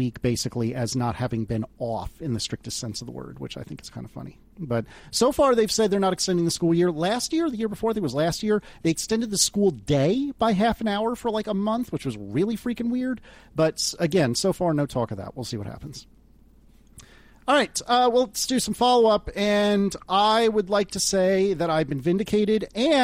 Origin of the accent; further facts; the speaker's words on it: United States; I mean, I don't because I'm an idiot and I'm an American